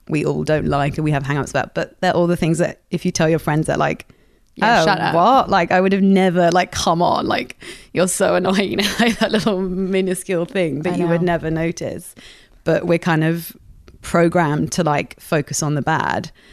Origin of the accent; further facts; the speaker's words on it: Paris, Île-de-France, France; my mum was a painter when I grew up in Paris.